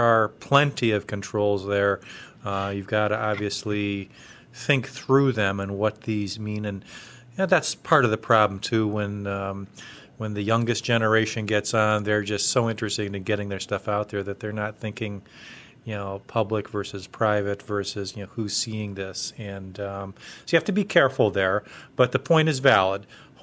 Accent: West Coast, United States; Plus, I grew up on the West Coast, and a lot of the friends that I made in high school and so forth are there

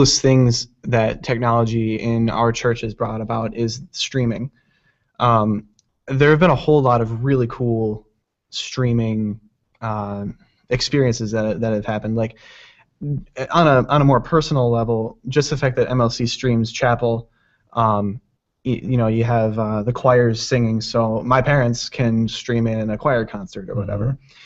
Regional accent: Saline, Michigan, United States; Well, I'm from Saline, Michigan, which is right next to Ann Arbor.

